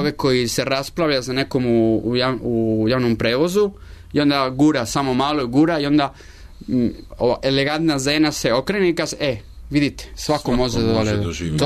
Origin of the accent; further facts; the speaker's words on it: Galicia, Spain; Serbian is a second language; ja sam iz Galicije i ljudi u Galiciji su dosta melanholični